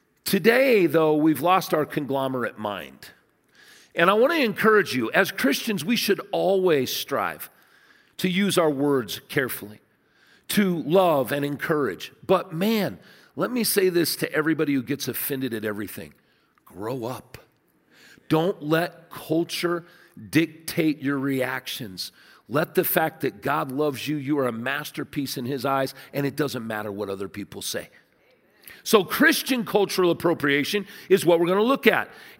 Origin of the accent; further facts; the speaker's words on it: United States; Now, I'm Native American. My grandfather was Osage County Sheriff. I mean, we're Osage Quapaw Indian from my mom's side.